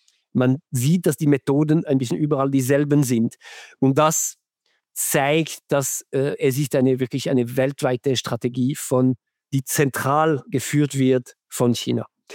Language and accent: German; Switzerland; Aber ich als Schweizer, ich habe nie einen solchen Anruf bekommen.